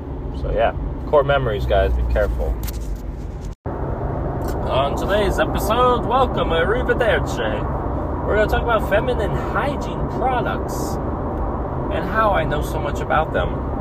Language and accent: English; Pennsylvania, United States; born there; The only thing that shows I'm from Pennsylvania is my birth certificate.